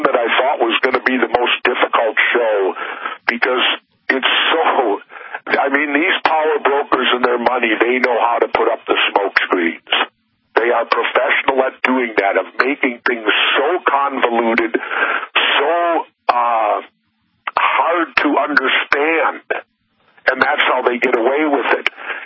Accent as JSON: {"language": "English", "town": "Minneapolis", "region": "Minnesota", "country": "United States", "tie": "born or raised there", "said": "The way it worked when I grew up in South Minneapolis is if you're paying out the money, that makes you the boss."}